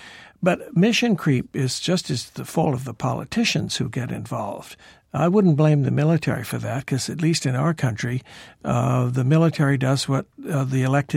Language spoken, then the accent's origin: English; United States; but in a conversation now, I'm an American